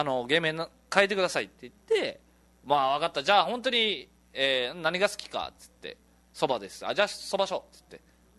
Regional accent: Yaese, Okinawa, Japan; 八重瀬町出身だし

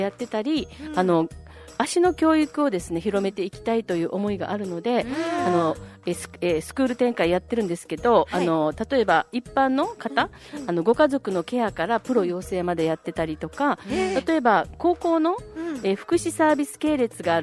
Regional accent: Naha, Okinawa, Japan; 私は今那覇市首里の出身なんですけど

